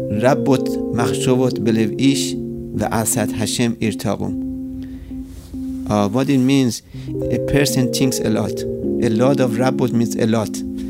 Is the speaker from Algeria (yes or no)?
no; Iran; English is a second language; now in United States; I'm not from United States, as you notice from my accent. I'm from Iran. In 1979, a lot of Jews, including me, they left Iran to come to the United States